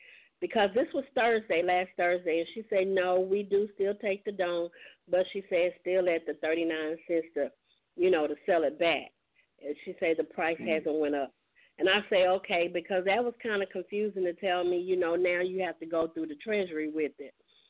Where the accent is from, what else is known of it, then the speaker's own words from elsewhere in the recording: Texas, United States; I said, no, he say that because I'm from Texas.